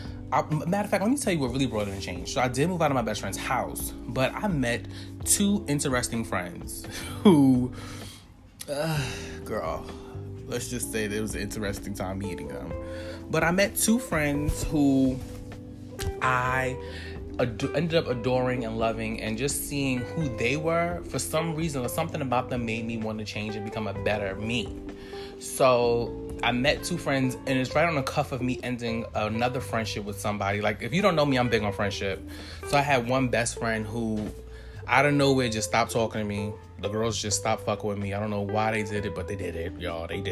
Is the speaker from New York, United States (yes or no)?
yes; Harlem, New York, United States; I'm from Harlem. Born and raised.